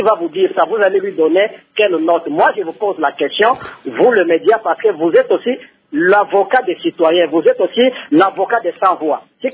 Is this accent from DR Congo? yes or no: yes; DR Congo; je suis congolais comme vous.